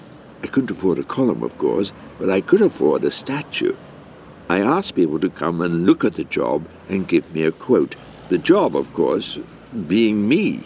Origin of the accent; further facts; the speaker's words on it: Greenock, Scotland, United Kingdom; I grew up in Greenock.